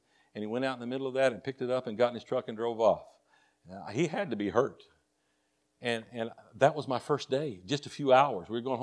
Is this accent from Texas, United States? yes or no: yes; Texas, United States; accent: Texas; I still got my Texas accent.